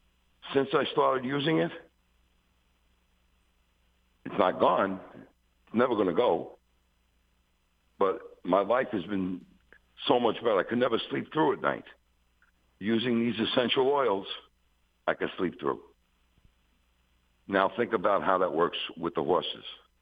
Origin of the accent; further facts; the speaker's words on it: Missouri, United States; I'm from Missouri.